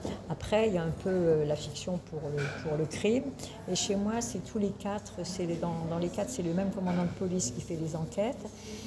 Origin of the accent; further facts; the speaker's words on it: Grand Est, France; born there; Alors moi, je suis née dans les Ardennes.